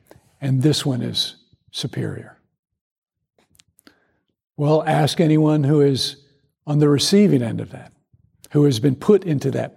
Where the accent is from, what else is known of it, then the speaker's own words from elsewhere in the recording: the South, United States; And I grew up in the South where there was a very clear demarcation of high and low, right?